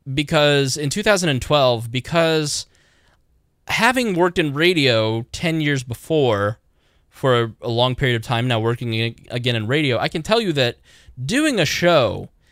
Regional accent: Indiana, United States; I'm from Southern Indiana. And if you know anybody from Southern Indiana, they're a pain in the fucking ass.

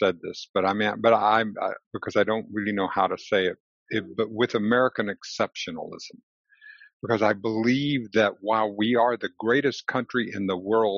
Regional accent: Mexico; now in United States; I'm an immigrant from Mexico, and I am so proud to be here and to be to be a citizen of this country.

